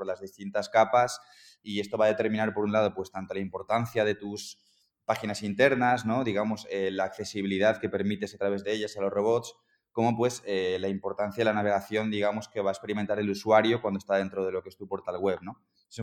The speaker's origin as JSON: {"language": "Spanish", "town": "Madrid", "region": "Community of Madrid", "country": "Spain", "said": "Bueno, soy un chico de Madrid"}